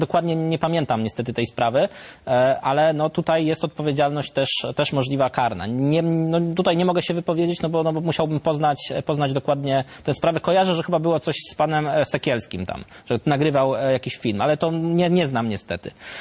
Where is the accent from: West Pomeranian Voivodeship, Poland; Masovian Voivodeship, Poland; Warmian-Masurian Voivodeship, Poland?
West Pomeranian Voivodeship, Poland; Szczecin; Ja jestem ze Szczecina, odwołam się do Szczecina, są w sumie trochę podobne miasta.